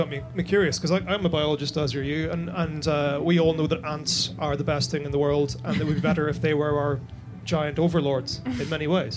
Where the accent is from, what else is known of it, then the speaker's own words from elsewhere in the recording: Ireland; as an Irishman, I cannot say it makes you more honest.